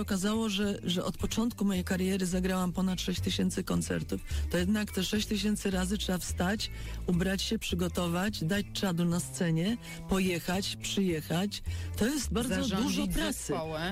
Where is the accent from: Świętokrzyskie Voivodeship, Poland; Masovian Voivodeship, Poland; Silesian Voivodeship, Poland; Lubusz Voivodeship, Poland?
Lubusz Voivodeship, Poland; Zielona Góra; born there; No tak, bo się urodziłam w Zielonej Górze.